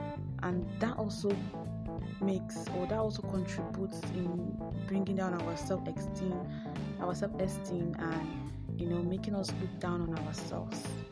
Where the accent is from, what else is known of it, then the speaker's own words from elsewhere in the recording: Nigeria; what applies to them there would apply to me here as a Nigerian.